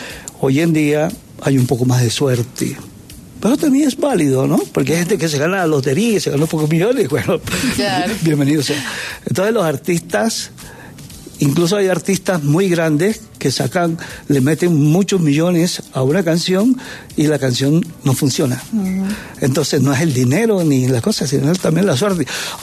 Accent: Chiriguaná, Cesar, Colombia; Yo estaba en mi pueblo, en Chiriguaná

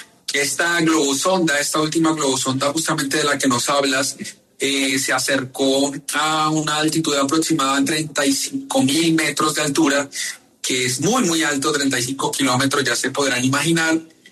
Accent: Mosquera, Cundinamarca, Colombia; De bueno, Mosquera. De Bogotá, pero de Mosquera.

